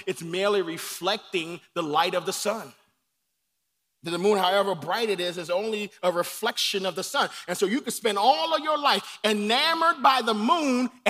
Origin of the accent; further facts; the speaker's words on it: Nigeria; I'm a Nigerian, and we have a saying that if you love me privately, don't hate me publicly.